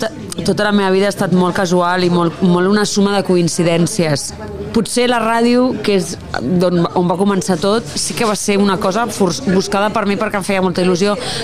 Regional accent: Barcelona, Catalonia, Spain; jo sóc de Nou Barris i era el que tenia més a prop

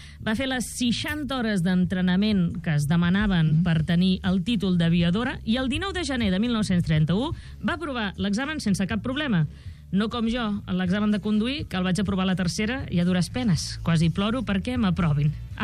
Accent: Reus, Catalonia, Spain; Que jo soc de Reus, a mi no em parlis, no m'expliquis.

